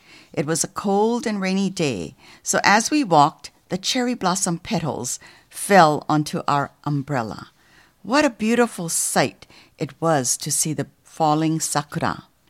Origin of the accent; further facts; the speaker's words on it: Hawaii, United States; When I told her that I was from Hawaii and that I was third generation, I suddenly rose in her estimation of me.